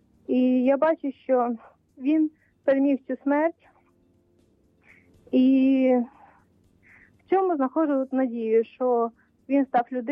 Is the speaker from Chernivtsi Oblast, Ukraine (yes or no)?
no; Khmelnytskyi, Khmelnytskyi Oblast, Ukraine; Я з Хмельницького